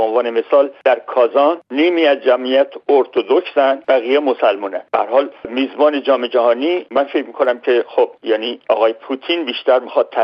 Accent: Iran; ما چون ایرانی هستیم به نوبه خودم آرزو میکنم که تیم ملی ایران موفق بشه.

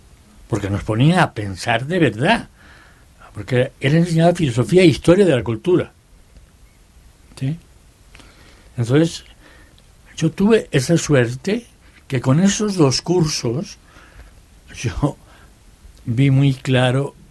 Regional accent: Castile and León, Spain; Ávila, que es la capital de la provincia de donde yo soy oriundo, es Ávila.

